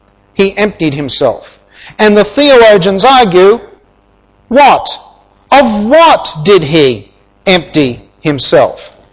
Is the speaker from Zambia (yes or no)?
no; Australia; now in Gambia; We didn't stop being Australians, but we became Gambians to reach Gambians.